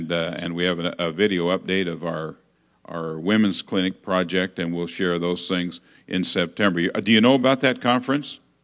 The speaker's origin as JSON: {"language": "English", "country": "Uganda", "said": "you remember that I come from Uganda in East Africa, and we clap there when we're happy, not because we're entertained."}